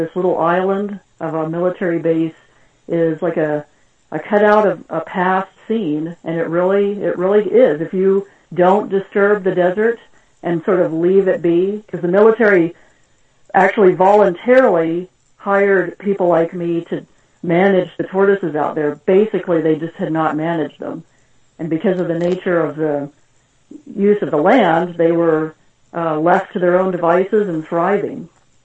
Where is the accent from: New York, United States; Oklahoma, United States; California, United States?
California, United States; Berkeley; I grew up in the Berkeley area of San Francisco Bay